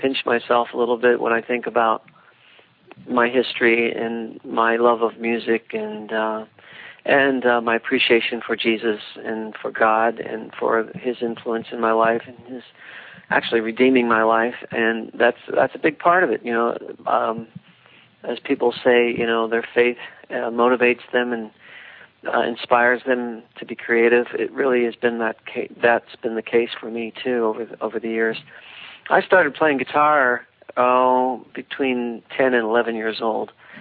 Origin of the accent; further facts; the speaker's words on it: Ohio, United States; also born or lived in California; Then we moved back from California back to my home state, Ohio, and I joined this band called